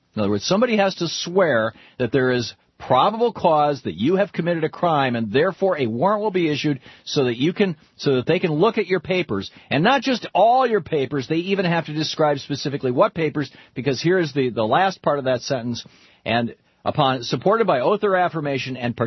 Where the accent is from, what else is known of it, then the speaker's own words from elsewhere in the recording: Michigan, United States; moved away as an adult; I was born in Michigan. And in 1951, and I lived in Michigan until 1978, and I go back to Michigan several times a year.